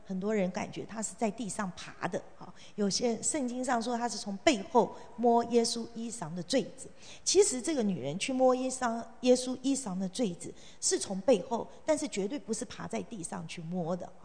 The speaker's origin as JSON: {"language": "Chinese", "country": "China", "said": "所以我们中国人嘛，就很喜欢照相，去哪里旅游都要啪。"}